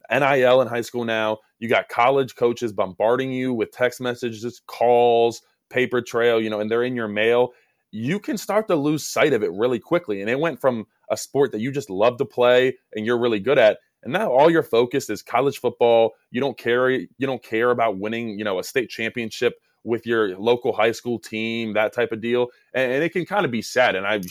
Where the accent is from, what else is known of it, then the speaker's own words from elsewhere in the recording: Annapolis, Maryland, United States; But no matter how I spun it, I'm from Annapolis, Maryland.